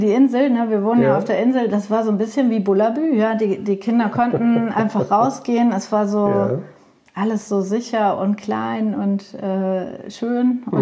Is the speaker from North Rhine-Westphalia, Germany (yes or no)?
yes; Bochum, North Rhine-Westphalia, Germany; born there; now in Lindau, Germany; Geboren bin ich im Pott. In Bochum.